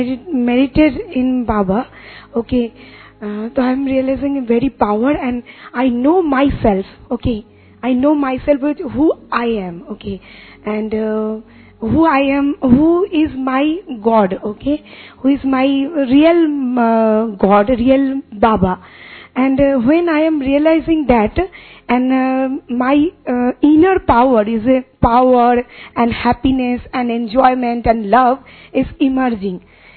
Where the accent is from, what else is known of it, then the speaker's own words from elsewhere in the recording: Kolkata, West Bengal, India; English is a second language; I am coming from Kolkata and Indian, okay?